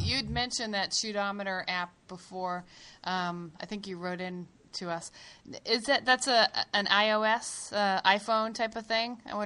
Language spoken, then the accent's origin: English; Hamilton, Ontario, Canada; Next major race is Around the Bay Road Race in my hometown of Hamilton.